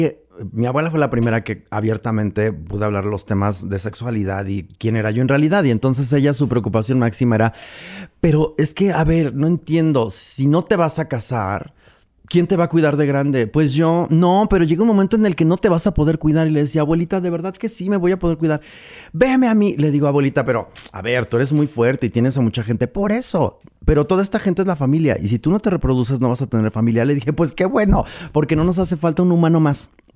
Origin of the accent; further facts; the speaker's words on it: Mexico; Como en Medio Oriente, somos recalcitrantes mexicanos, en este caso aquí